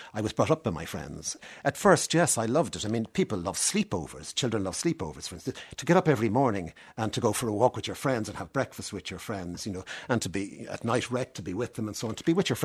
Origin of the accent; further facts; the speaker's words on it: Dublin, Leinster, Ireland; I grew up here near Donnybrook, in fact, you know, and went to school here.